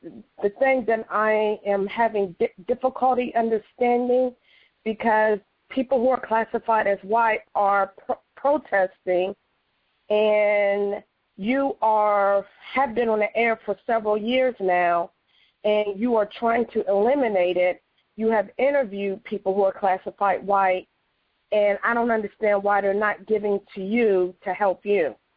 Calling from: Washington, District of Columbia, United States; I'm calling from Washington, D.C., and I listened to this program.

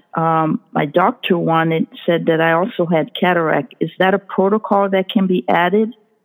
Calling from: San Diego, California, United States; I was calling from San Diego.

